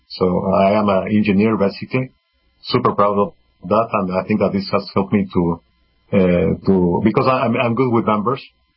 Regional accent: Ecuador; English is a second language; also born or lived in Colombia / Brazil / Venezuela / Mexico

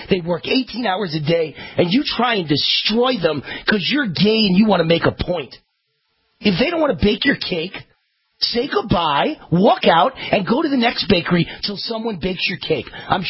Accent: New York, United States; also born or lived in Malibu; Because I'm Jewish. And I'm from New York. And I lived in Malibu. And I'm in the Hollywood film business.

